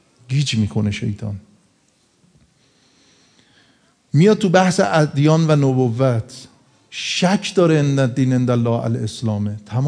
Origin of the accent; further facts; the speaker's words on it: Tehran, Tehran Province, Iran; گفتم خب ما بچه تهرانیم، خب نزدیک 30 سال تهران بودیم.